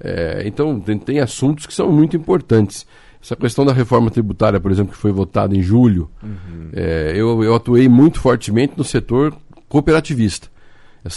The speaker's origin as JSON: {"language": "Portuguese", "town": "Apucarana", "region": "Paraná", "country": "Brazil", "said": "eu sou do interior, né, Roberto? Sou lá de Apucarana. Eu fui prefeito de Apucarana"}